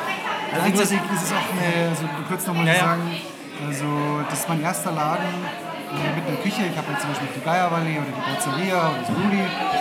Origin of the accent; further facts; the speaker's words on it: Munich, Bavaria, Germany; Nee, also ich bin definitiv Untergiesinger. Ich habe nichts mit München am Hut